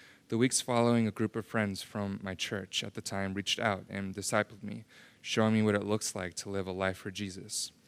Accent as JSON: {"language": "English", "town": "Houston", "region": "Texas", "country": "United States", "tie": "born or raised there", "said": "Born and raised in Houston, Texas, I grew up in a family that did not know Christ."}